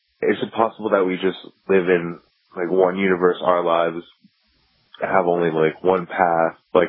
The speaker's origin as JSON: {"language": "English", "town": "Queens", "region": "New York", "country": "United States", "said": "I'm from Queens, and I listen to you on YouTube."}